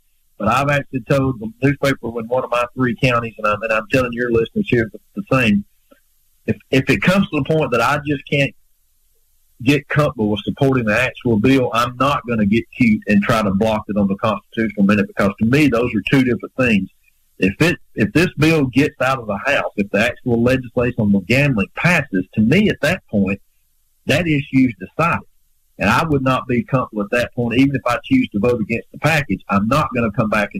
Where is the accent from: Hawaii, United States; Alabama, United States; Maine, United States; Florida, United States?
Alabama, United States; Winfield; I had personally watched with members of the FBI when they were here in my hometown of Winfield